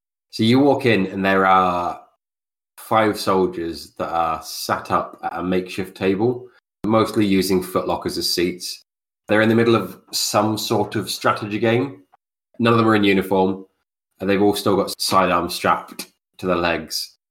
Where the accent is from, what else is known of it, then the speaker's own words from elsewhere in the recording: East of England, United Kingdom; I'm from Essex.